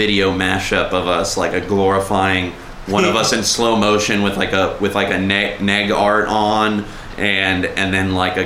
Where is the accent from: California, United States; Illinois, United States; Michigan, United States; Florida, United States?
Florida, United States; Miami; I'm from Miami. It was a Florida State school.